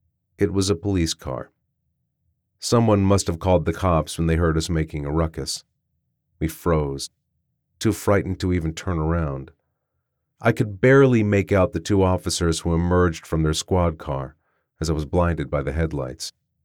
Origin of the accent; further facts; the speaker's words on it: Murfreesboro, Tennessee, United States; also born or lived in Memphis; I was born in Memphis. But by the time I was 3, we, my parents, my older sister, and I, moved to Murfreesboro